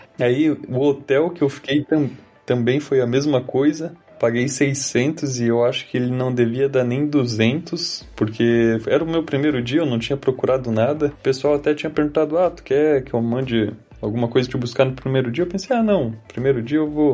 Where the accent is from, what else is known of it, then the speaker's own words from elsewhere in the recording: Santa Catarina, Brazil; Então, é que eu sou de Santa Catarina, lá é bem tranquilo nesse quesito.